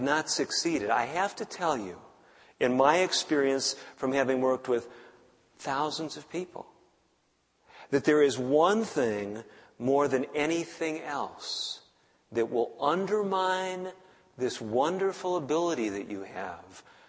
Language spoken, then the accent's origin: English; Chicago, Illinois, United States; I grew up in the Chicago area, and we had these restaurants there.